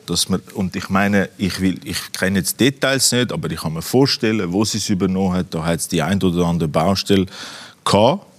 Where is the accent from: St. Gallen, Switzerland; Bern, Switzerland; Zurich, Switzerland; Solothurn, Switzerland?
Zurich, Switzerland; als Zürcher nimmt man es zum Kenntnis